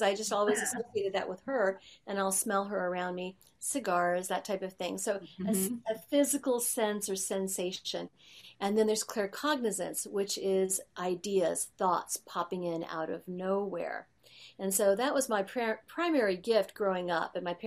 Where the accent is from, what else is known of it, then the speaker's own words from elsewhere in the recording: Overland Park, Kansas, United States; but I was growing up in Overland Park, Kansas, and in Overland Park, Kansas, it's really suburban.